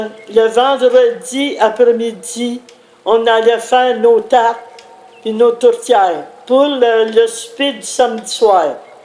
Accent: Saint-Alphonse, Quebec, Canada; born there; Je suis née ici. Je suis née à Saint-Alphonse.

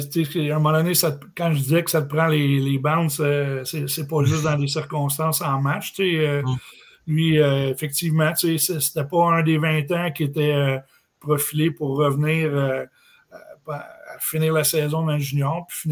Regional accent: Saint-Basile, Quebec, Canada; moi, je viens de Saint-Basile. Fait que, à ce moment-là, on avait la chance d'avoir une concession qui était pas loin de chez nous.

